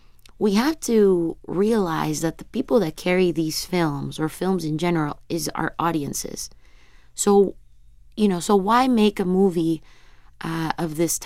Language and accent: English; Mexico City, Mexico; English is a second language; now in Vancouver, Canada; I'm an immigrant too, and the movie touches about immigration. I come from Mexico City to Vancouver.